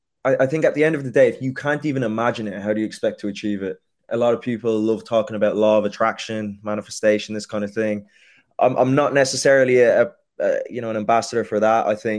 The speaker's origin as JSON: {"language": "English", "town": "Castleknock", "region": "Leinster", "country": "Ireland", "tie": "born or raised there", "said": "Obviously, I grew up in Castleknock, where majority of the people I went to school with were white."}